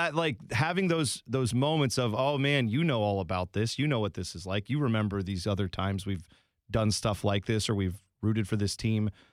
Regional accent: Columbus, Ohio, United States; I grew up in Columbus, have lived here my whole life, never moved away, any of that stuff.

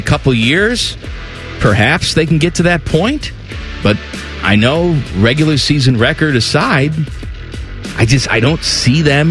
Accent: New Jersey, United States; If you tell me I'm from the East Coast, to me that's I'm from Jersey.

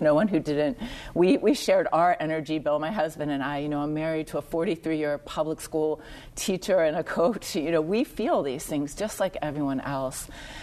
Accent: Youngstown, Ohio, United States; It's like the people where I grew up in Youngstown.

